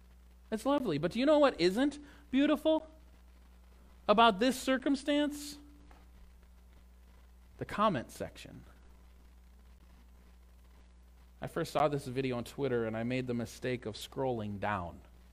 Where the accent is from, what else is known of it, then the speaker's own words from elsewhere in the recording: St. Louis, Missouri, United States; I grew up in St. Louis, so sorry, Chicago people.